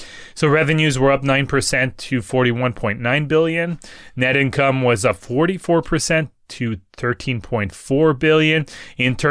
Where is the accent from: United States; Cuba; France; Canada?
France; accent: French; English is a second language; I always have trouble pronouncing that with my French accent.